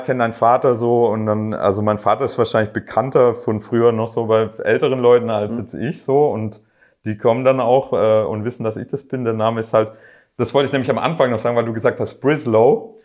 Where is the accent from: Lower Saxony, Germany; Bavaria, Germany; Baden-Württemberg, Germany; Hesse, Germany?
Baden-Württemberg, Germany; Schorndorf; wenn ich zum Beispiel in meiner alten Heimat spiele, in Schorndorf